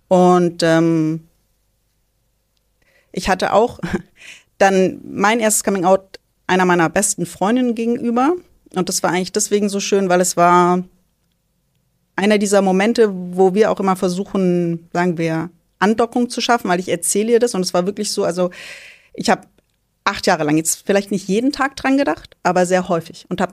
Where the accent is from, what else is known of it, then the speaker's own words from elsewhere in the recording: Tübingen, Baden-Württemberg, Germany; Ich bin ja in Tübingen groß geworden